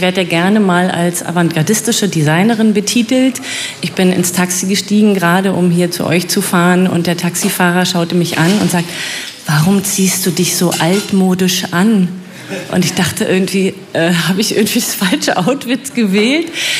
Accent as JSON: {"language": "German", "region": "Berlin", "country": "Germany", "tie": "born or raised there", "said": "Ich bin Berlinerin und bin hier am Lietzensee groß geworden, geboren, zur Schule gegangen und dann natürlich geflüchtet in den mehr kreativen Osten."}